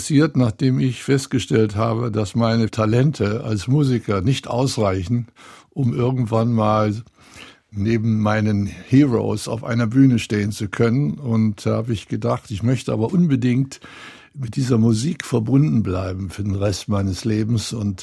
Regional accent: East Germany, Germany; also born or lived in Poland; Also wir sind ja sehr spät aus der DDR schon rübergekommen in den Westen. Damals sagte man rübergemacht, weil das war noch vor dem Mauerbau zwar, aber immerhin auch damals noch nicht ganz leicht. Jedenfalls sind wir dann 53, nachdem wir ja eigentlich aus Polen, von Polen in Ostdeutschland

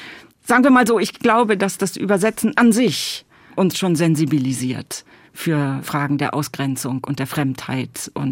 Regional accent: Hamburg, Germany; first language nl; German is a second language; Zunächst mal nur mit Niederländisch. Also das war meine erste Sprache. Mit 6 wurde ich dann nach Hamburg verpflanzt und dann wurden die Sprachen einfach gewechselt.

